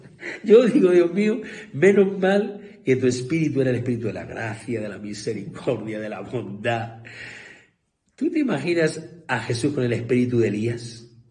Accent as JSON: {"language": "Spanish", "country": "Spain", "said": "yo estoy aquí, amado, no para inutilizar y juzgar a mi país, España."}